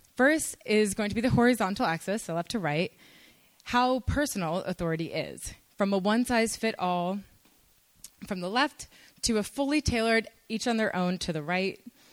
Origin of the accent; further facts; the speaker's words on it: Florida, United States; as a side note, I'm from Florida.